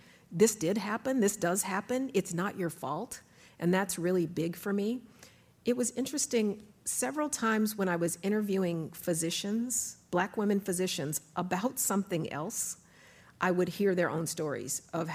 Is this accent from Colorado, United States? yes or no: yes; Colorado, United States; you know, I'm from Colorado, so I love the changing of the seasons